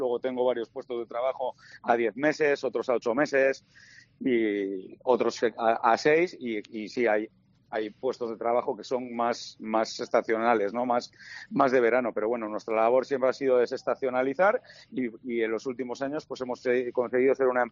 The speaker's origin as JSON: {"language": "Spanish", "region": "Cantabria", "country": "Spain"}